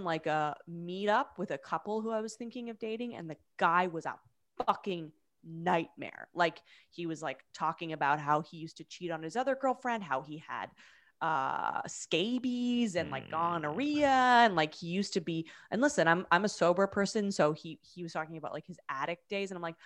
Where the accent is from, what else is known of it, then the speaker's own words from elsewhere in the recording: Canada; as a Canadian, I am.